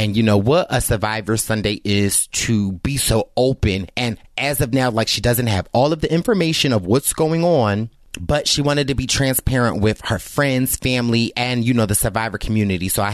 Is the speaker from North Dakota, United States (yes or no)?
no; Philadelphia, Pennsylvania, United States; I'm from Philadelphia and I know stories just like that of like young trans women being killed